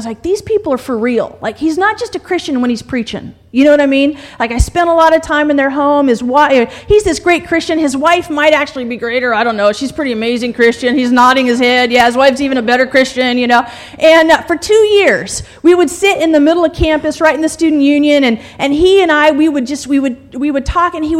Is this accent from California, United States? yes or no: yes; California, United States; because I'm from California.